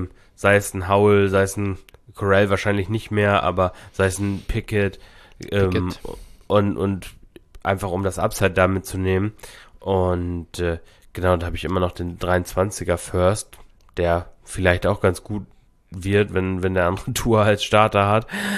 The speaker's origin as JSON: {"language": "German", "region": "Lower Saxony", "country": "Germany", "said": "Ich komme aus Friesland"}